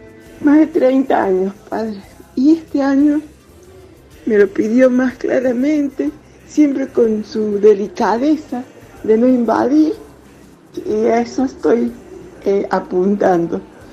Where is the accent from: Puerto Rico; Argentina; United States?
Argentina; Córdoba; soy de Alta Córdoba.